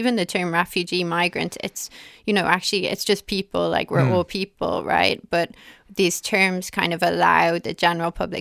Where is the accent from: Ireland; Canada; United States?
Ireland; just were stuck because they didn't have the ability to get on a plane and fly somewhere like we do as Irish people.